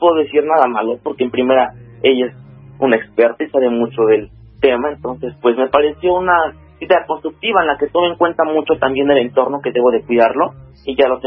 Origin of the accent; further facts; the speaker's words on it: Mexico City, Mexico; De la Ciudad de México, me enlazo con ustedes de la delegación Venustiano Carranza y tengo 15 años.